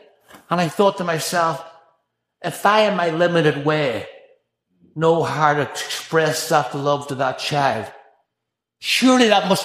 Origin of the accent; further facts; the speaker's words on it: Northern Ireland, United Kingdom; I grew up in Northern Ireland